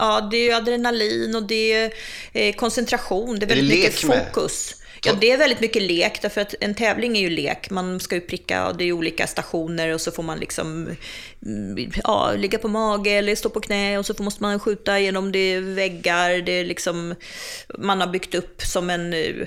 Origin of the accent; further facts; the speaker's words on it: Prague, Czechia; now in Sweden; Men ju äldre jag blir, desto mer känner jag mig faktiskt hemma i Prag. Jag var ju inte där på väldigt många år, vi fick ju inte åka tillbaka.